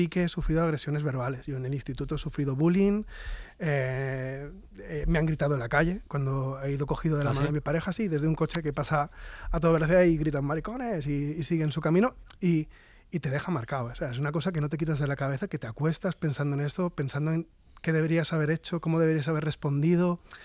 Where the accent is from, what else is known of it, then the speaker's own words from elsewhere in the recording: Valencian Community, Spain; nosotros somos de la Comunidad Valenciana y allí ahora mismo